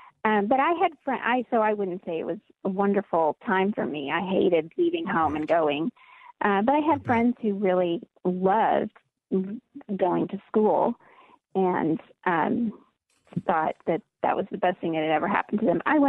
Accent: Mali; I grew up in Mali, West Africa, which is most of Mali is Sahara Desert.

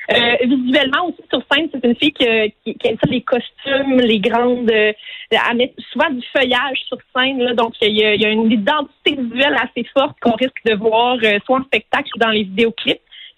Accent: Sherbrooke, Quebec, Canada; Moi, je viens de Sherbrooke comme lui

